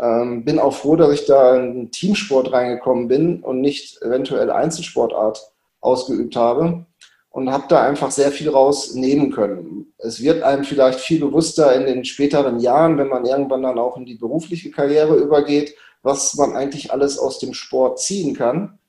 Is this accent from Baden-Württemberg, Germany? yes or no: no; Duisburg, North Rhine-Westphalia, Germany; Ich bin geboren hier in Duisburg.